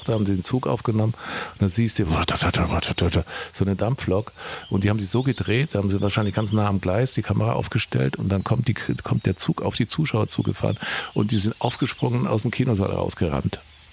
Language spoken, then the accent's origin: German; Bavaria, Germany; ich komme ja aus dem Allgäu